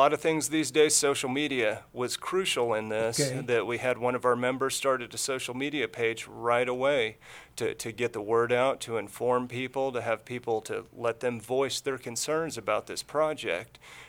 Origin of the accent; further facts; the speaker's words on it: Tonganoxie, Kansas, United States; I've got my family out there. I grew up out in Tonganoxie.